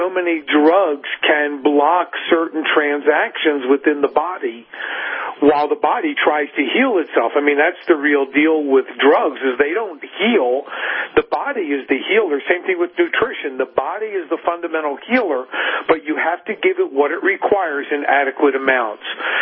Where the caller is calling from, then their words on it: New Mexico, United States; Actually, I'm not in Texas. I'm actually in New Mexico, but staying in touch with the family in Texas.